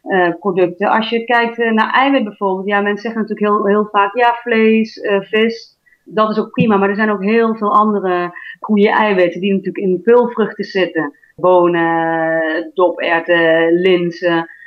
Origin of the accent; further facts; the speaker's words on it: Utrecht, Netherlands; born there; also born or lived in China; Nee, ik ben geboren in Utrecht, in Nederland. Mijn ouders komen uit Indonesië.